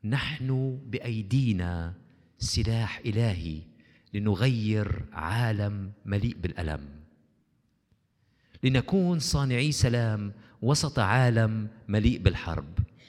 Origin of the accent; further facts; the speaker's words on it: Palestine; أنا إنسان فلسطيني مسيحي،